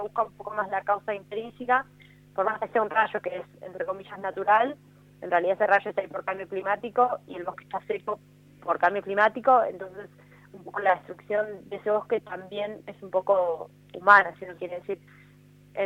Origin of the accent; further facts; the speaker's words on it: Bariloche, Río Negro, Argentina; que somos de Bariloche